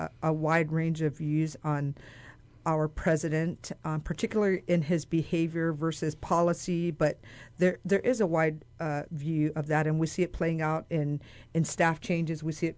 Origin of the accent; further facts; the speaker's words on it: Hawaii, United States; But we grew up in Hawaii, and it's different.